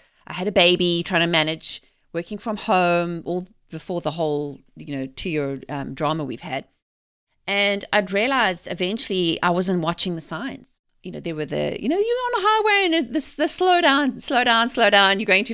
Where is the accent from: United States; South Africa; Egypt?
South Africa; I grew up in South Africa, okay, and we didn't have automatic cars.